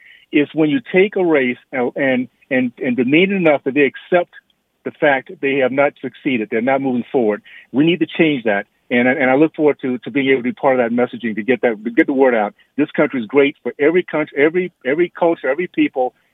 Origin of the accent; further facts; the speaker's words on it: Deep South, United States; I can say that personally because I grew up in the Deep South when things were not as great as they are today.